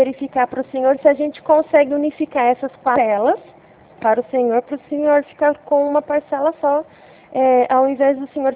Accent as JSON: {"language": "Portuguese", "town": "Ribeirão Preto", "region": "São Paulo", "country": "Brazil", "said": "Sou de Ribeirão Preto."}